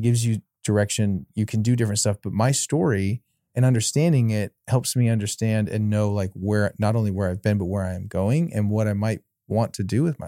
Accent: Portland, United States; My story is I grew up primarily in Portland. I had a really, you know, interesting family situation.

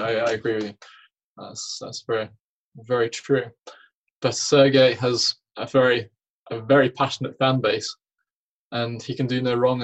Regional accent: England, United Kingdom; You know, I was one of these boys who, I'm English. I was a junior associate when I was nine years old.

